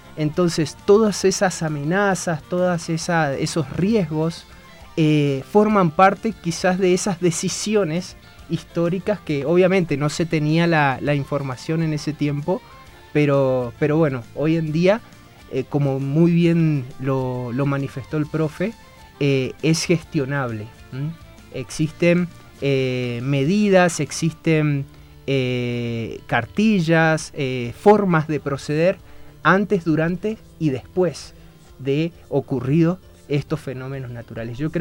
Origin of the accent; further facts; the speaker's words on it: Resistencia, Chaco, Argentina; provengo de una provincia de Argentina del norte, límite con Paraguay y Brasil, es la provincia del Chaco. Mi ciudad, que tiene un nombre bastante particular, se llama Resistencia